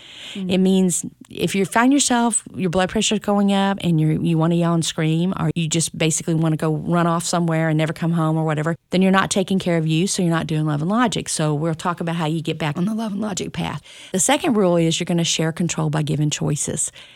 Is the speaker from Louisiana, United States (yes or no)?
no; Texas, United States; I am from East Texas, so you can.